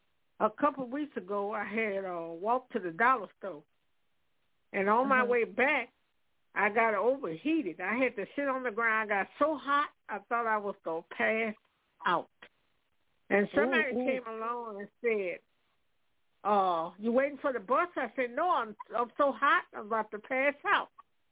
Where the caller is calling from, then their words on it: Louisiana, United States; I'm calling from Louisiana.